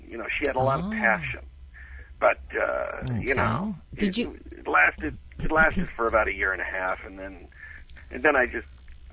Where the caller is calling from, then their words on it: Westlake, California, United States; Westlake, California.